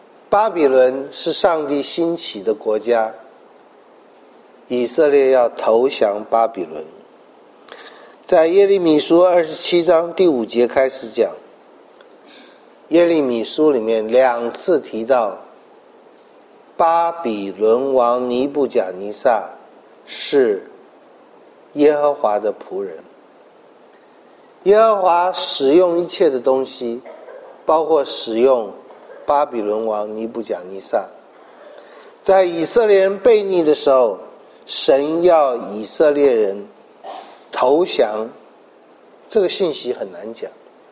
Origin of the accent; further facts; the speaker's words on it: China; 我们中国人曾经说这是万里长城，所以胡人不能打进来。